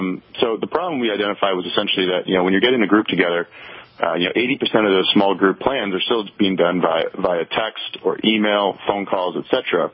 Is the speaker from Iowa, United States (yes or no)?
yes; Des Moines, Iowa, United States; born there; now in Colorado, United States; I was born in Des Moines, Iowa, and I ended up going to school in Vermont